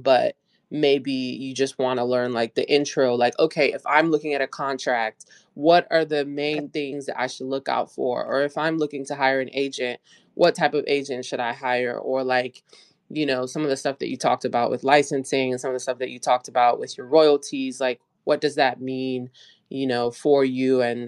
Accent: Nigeria; I'm also Nigerian and I go back home every year.

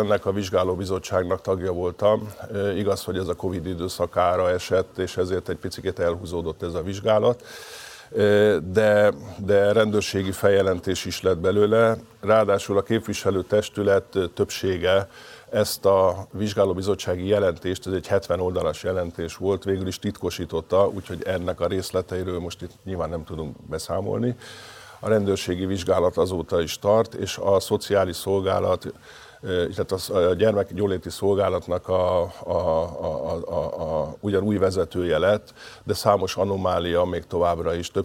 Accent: Budapest, Hungary; Én itt születtem, itt élek, és 30 éve önökért dolgozom.

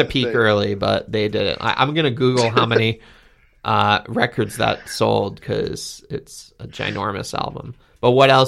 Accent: Lido Beach, New York, United States; But I grew up in Lido Beach, like a few minute walk to the ocean, 45 minutes from New York City

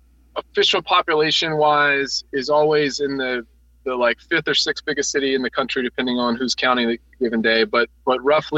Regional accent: Northern United States, United States; So I was raised in the North by Southern parents.

